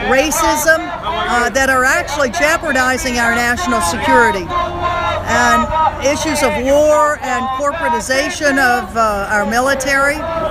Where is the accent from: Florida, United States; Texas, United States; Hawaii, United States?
Hawaii, United States; Honolulu; I'm from Honolulu, Hawaii.